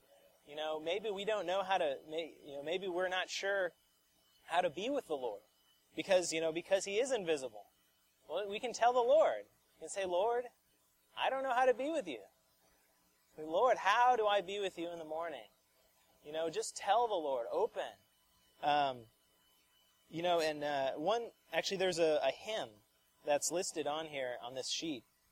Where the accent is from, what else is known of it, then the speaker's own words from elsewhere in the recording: Champaign, Illinois, United States; I'm from Champaign.